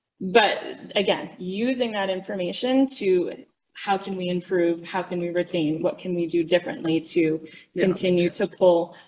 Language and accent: English; Vermont, United States; I grew up in Vermont, and so in Vermont there is one public school for six towns.